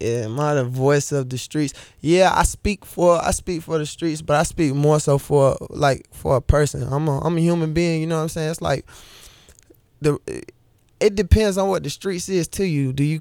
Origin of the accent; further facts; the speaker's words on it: Durham, North Carolina, United States; And I'm starting it off in Durham, you know, in my hometown at the Motoco on the 27th of June.